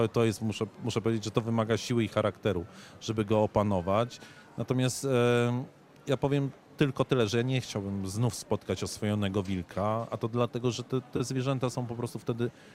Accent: Warsaw, Masovian Voivodeship, Poland; jestem warszawiakiem z pochodzenia, więc ja się bałem na początku wilków.

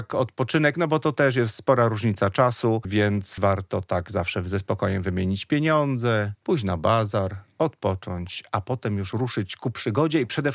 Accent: Kraków, Lesser Poland, Poland; Ja jestem z Krakowa, więc oszczędność mam, że tak powiem, we krwi.

